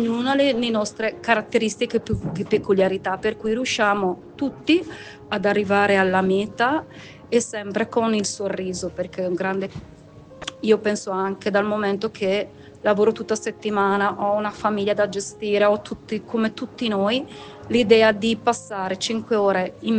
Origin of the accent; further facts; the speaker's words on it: Nuvolera, Lombardy, Italy; perché comunque sono di Nuvolera